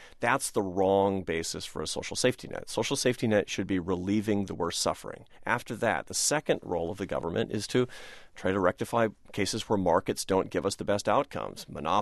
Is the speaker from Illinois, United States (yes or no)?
no; Seattle, Washington, United States; When I was a kid growing up in Seattle, we knew people around us, a lot of people, even in our neighborhood, were on welfare.